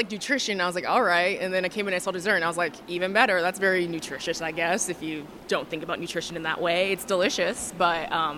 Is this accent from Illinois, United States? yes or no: yes; Illinois, United States; So I am from Champaign County originally, but I work at Illinois Extension as a program coordinator in nutrition and wellness